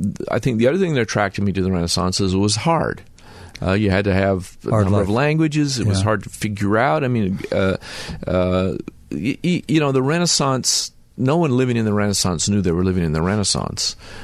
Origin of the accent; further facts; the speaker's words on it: Salt Lake City, Utah, United States; I grew up in Salt Lake City